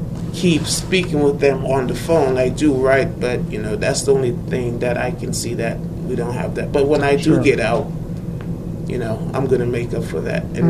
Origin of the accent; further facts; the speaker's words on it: St. Vincent & Grenadines; I'm originally from the Caribbean.